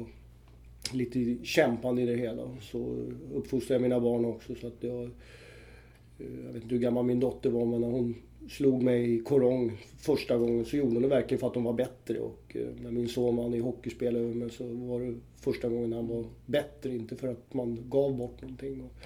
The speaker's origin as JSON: {"language": "Swedish", "town": "Uppsala", "region": "Uppsala County", "country": "Sweden", "tie": "born or raised there", "said": "att jag är från Uppsala, Sveriges fjärde största stad, inte så många som vet det. Och uppväxt där och bott i två omgångar."}